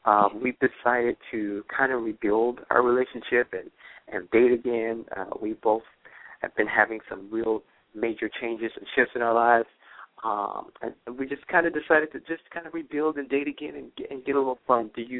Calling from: Miami, Florida, United States; I'm calling from Miami, Florida.

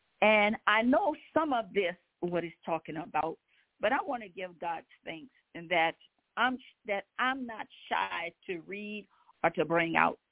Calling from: Zachary, Louisiana, United States; I am calling from Zachary, Louisiana.

